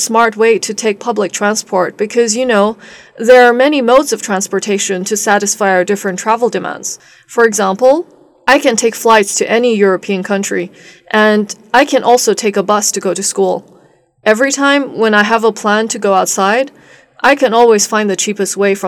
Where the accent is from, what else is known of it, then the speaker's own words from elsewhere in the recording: Guangzhou, Guangdong, China; I am pretty sure that the most popular means of transportation in my hometown is the subway, because every day, whenever you take the subway, you will always feel crowded. The most crowded subway line in Guangzhou is Line 3.